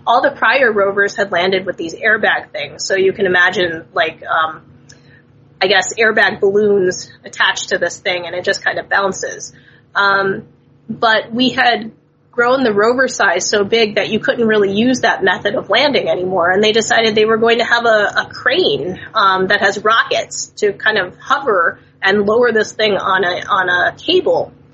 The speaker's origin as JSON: {"language": "English", "country": "United States", "said": "I suppose it's Chinese American food because we are Chinese American people cooking it."}